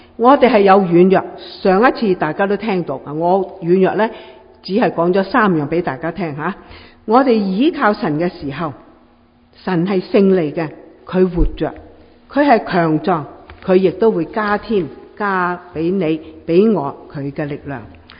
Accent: China; 我们中国人很不喜欢听到个死字

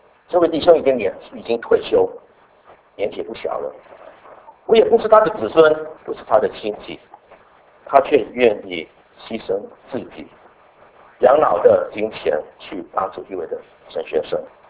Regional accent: Hong Kong; 我们香港人叫糖水啊

